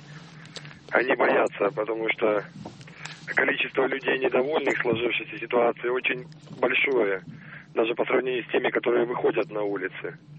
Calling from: Moscow, Russia; я из Москвы.

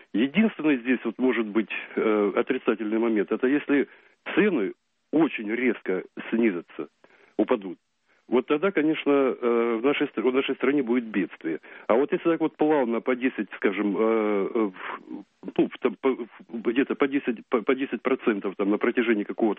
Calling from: Rostov-on-Don, Rostov Oblast, Russia; Я из Ростова-на-Дону.

